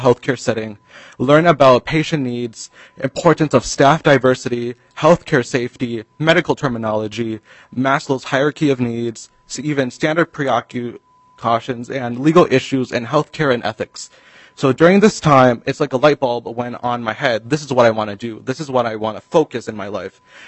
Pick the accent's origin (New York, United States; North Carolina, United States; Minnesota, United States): Minnesota, United States; St. Louis Park; And I grew up my whole entire life here in St. Louis Park in Minnesota.